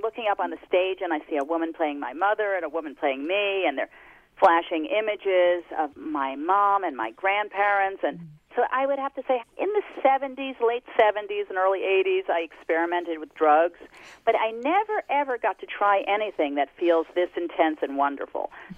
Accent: New Jersey, United States; Well, I grew up on the Jersey Shore, and I grew up a very odd combination of, let's say, lowly Orthodox Jewish and white trash.

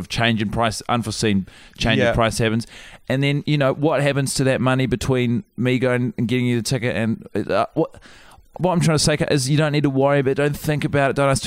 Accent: New Zealand; as a New Zealander, as a New Zealand citizen

